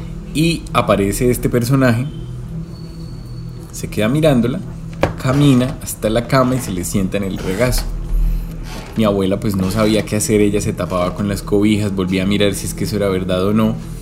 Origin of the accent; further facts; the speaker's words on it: Bucaramanga, Santander, Colombia; yo soy nacido y criado en Bucaramanga. Nuestra familia, pues, toda siempre ha vivido aquí, ha establecido acá.